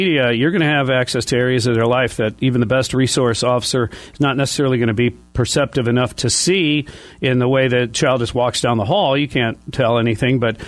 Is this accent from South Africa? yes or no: no; Ireland; I'm Irish